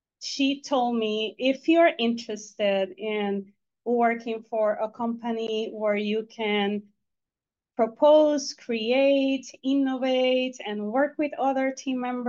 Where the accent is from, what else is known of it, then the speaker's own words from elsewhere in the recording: Puerto Rico; because I am originally from Puerto Rico